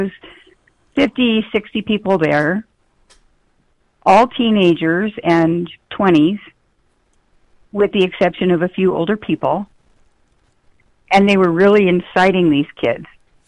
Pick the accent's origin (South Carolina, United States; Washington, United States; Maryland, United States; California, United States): California, United States; Grass Valley; Well, we've been having some demonstrations up here in Grass Valley, California. We're from Nevada County.